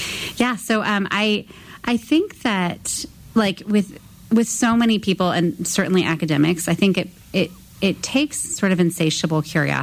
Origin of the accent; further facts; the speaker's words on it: California, United States; So I grew up and spent my like first 30 years in California. My dad's side of the family actually had a farm in S